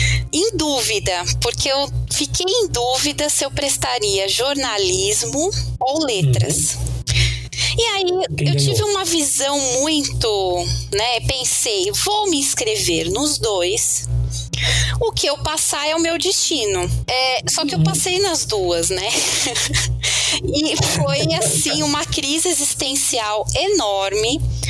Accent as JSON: {"language": "Portuguese", "country": "Brazil", "said": "Então não tenho descendentes, eu sou brasileira típica, misturada de todos os povos do mundo, né?"}